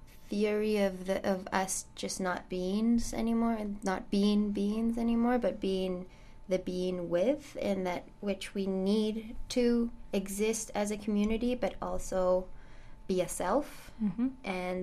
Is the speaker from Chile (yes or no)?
yes; Chile; also born or lived in Toronto, Canada; my parents were in exile, and I was born in Toronto, but then I went back to Chile for 14 years